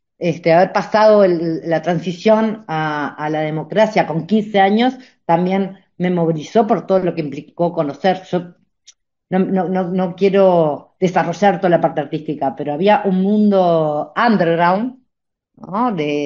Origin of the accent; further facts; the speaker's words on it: Montevideo, Uruguay; Bueno, soy de Montevideo, nací en Montevideo, crecí en Montevideo, estudié en Montevideo, me formé en Montevideo y trabajé en Montevideo.